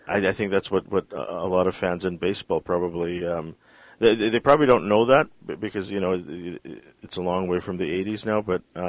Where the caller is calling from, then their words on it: Vancouver, British Columbia, Canada; I mean, I'm talking from Vancouver